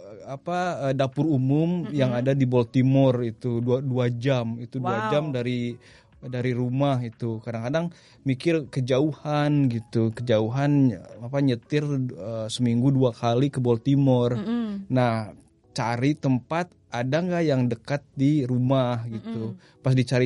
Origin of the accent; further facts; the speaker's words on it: Bandung, West Java, Indonesia; Kalau ini Bandung, saya asal Bandung